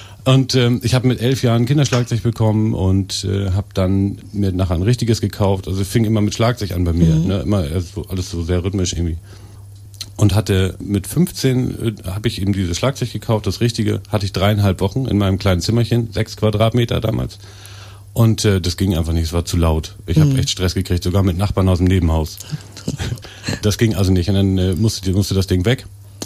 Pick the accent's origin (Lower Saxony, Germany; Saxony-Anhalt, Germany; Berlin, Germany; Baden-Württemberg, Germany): Lower Saxony, Germany; Lingen; ich komme aus Lingen eigentlich ursprünglich